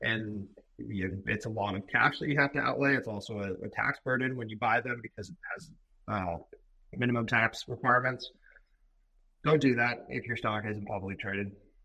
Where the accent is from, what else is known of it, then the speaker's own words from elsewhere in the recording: Palo Alto, California, United States; I grew up in Palo Alto.